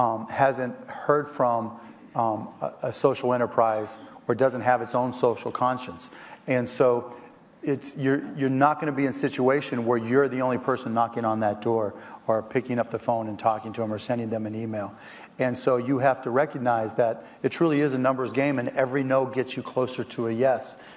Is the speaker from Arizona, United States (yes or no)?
no; Pittsburgh, Pennsylvania, United States; when I was a kid growing up in Pittsburgh, I would listen to the Pittsburgh Pirates